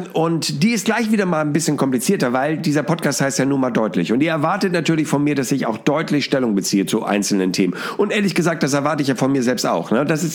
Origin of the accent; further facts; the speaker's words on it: Hamburg, Germany; als Hamburger